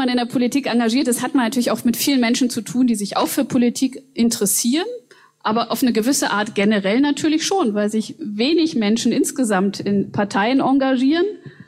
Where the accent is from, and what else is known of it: East Germany, Germany